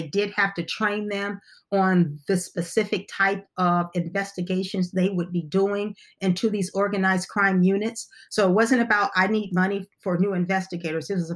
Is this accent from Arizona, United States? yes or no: yes; Buckeye, Arizona, United States; Just in the area that I grew up in Buckeye, there were several people whose families were suffering